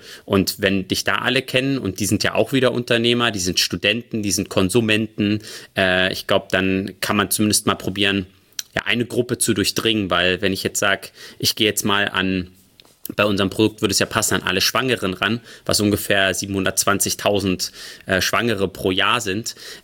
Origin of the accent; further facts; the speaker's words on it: Cottbus, Brandenburg, Germany; ich komme ja eigentlich aus Cottbus